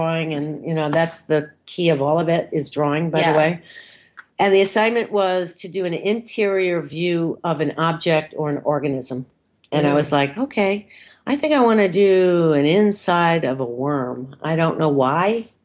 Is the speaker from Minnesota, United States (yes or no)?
no; New York City, New York, United States; And I grew up in New York, in New York City, and I went to the Midwest, and I was like a little bit disappointed, needless to say, because I thought all cities were big.